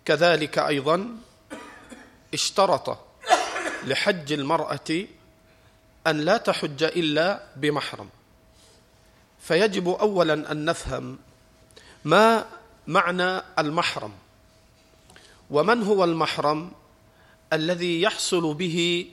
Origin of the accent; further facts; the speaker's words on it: Egypt; إحنا عندنا في مصر بنقول الحمى